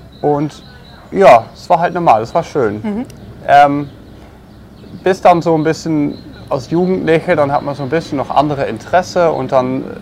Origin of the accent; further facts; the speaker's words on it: Netherlands; Und bei uns in Holland war es halt normal, dass wenn du anfängst zu reiten, fängst du halt an, Dressur zu reiten.